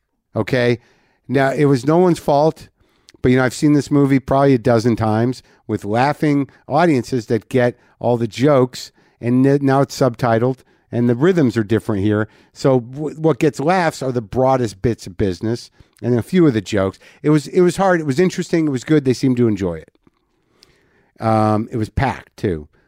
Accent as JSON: {"language": "English", "region": "New Mexico", "country": "United States", "tie": "born or raised there", "said": "Where I literally don't know any Spanish, even though I grew up in New Mexico."}